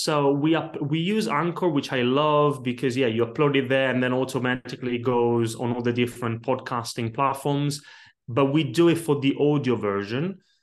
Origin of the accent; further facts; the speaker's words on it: Italy; growing up in Italy, I grew up in a family of very small business owners.